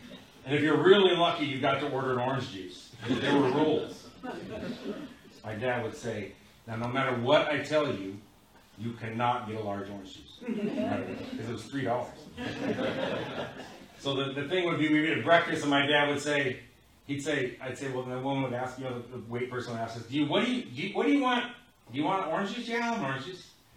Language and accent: English; Burien, Washington, United States; growing up in Burien, we really felt that. You know, people make jokes about me being a Jew boy